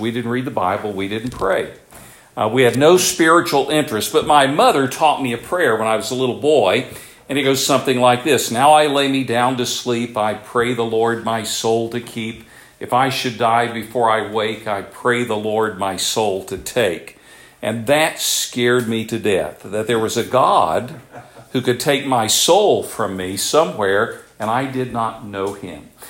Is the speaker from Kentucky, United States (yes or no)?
no; Tennessee, United States; I grew up in East Tennessee. Now, do you all know where Tennessee is, okay? It's a beautiful state, very much like the area here.